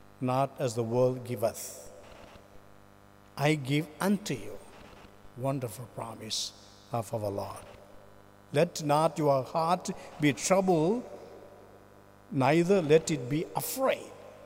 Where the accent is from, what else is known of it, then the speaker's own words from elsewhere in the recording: India; I come from India